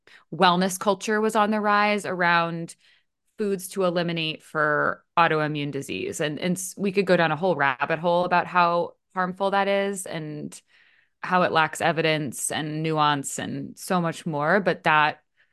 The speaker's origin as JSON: {"language": "English", "region": "Maine", "country": "United States", "tie": "born or raised there", "lives_now": "California, United States", "said": "You being in the East Coast, I'm in California now. I grew up in Maine though."}